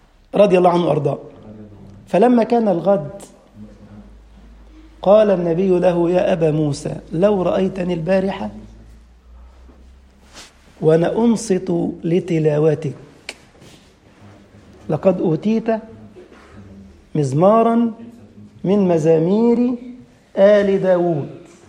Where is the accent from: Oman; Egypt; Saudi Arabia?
Egypt; جات موجة كده عندنا في مصر في فترة من الفترات